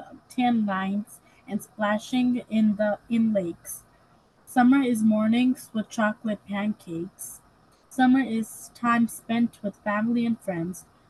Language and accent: English; Hudson, New York, United States; I'm 10 years old, and I'm also from Hudson.